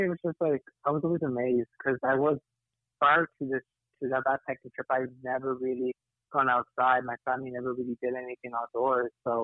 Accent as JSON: {"language": "English", "town": "Salt Lake City", "region": "Utah", "country": "United States", "said": "because I came from Salt Lake City"}